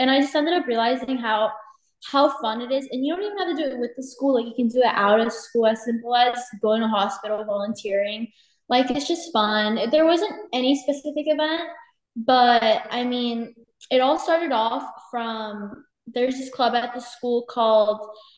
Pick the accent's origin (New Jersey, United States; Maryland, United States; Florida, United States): Florida, United States; Plantation; Hi, my name is … I'm from Plantation, Florida, and I'm going to be a senior at American Heritage High School.